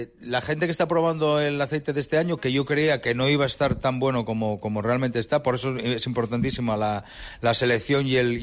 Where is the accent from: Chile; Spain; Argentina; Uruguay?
Spain; Asturias; yo soy un asturiano por los cuatro costados, pero con un alma, como siempre digo, andaluza